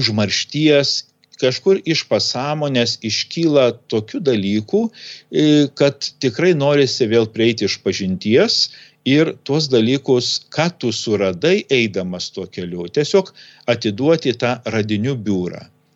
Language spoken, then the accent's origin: Lithuanian; Samogitia, Lithuania; Ir kaip mes žemaičiai sakom